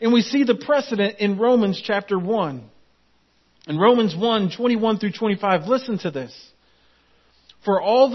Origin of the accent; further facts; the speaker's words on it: Florida, United States; I grew up in Central Florida.